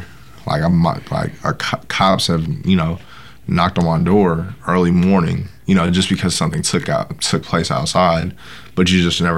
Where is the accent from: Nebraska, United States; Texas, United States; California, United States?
California, United States; I think one of the times that when I grew up in the Bay Area, kids used to get robbed on BART.